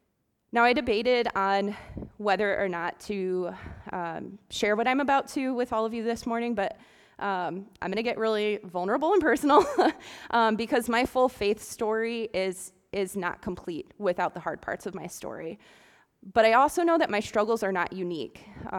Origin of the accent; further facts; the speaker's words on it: Perrysburg, Ohio, United States; I was born and raised in the Catholic faith. I grew up in a Catholic parish out in Perrysburg, and as a family, I would say that we were pretty involved in life in the church.